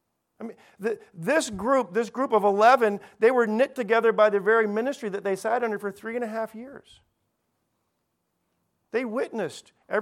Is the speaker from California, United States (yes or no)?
yes; Los Angeles, California, United States; growing up in Los Angeles, this was actually in place.